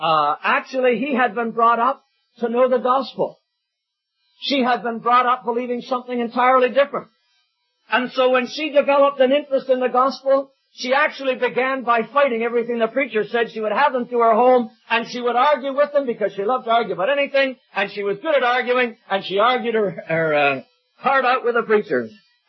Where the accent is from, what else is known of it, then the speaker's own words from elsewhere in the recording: New Brunswick, Canada; Being born and brought up in New Brunswick